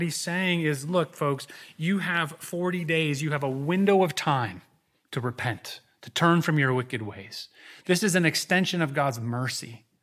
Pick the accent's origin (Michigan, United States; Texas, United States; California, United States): Michigan, United States; Holland; moved away; also born or lived in New York City; I'm remembering right now when I moved from Holland, Michigan, my small hometown. Where did I land? New York City. There I was in Manhattan, wide-eyed and wondering, wow, I am small town boy in the big city.